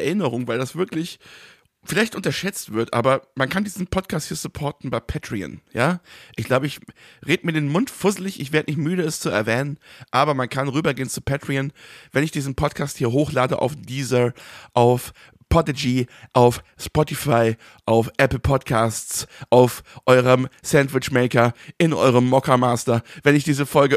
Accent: Würselen, North Rhine-Westphalia, Germany; Ich komme aus Würselen.

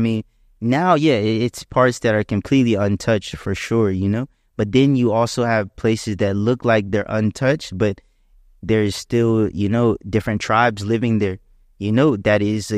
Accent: Chuckatuck, Virginia, United States; I grew up in Virginia. Virginia, actually in a really small town called Chuckatuck, you know?

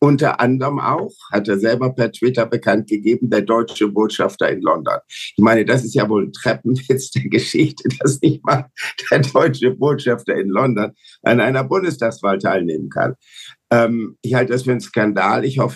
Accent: Germany; dass wir als Deutsche das einmalige Glück haben

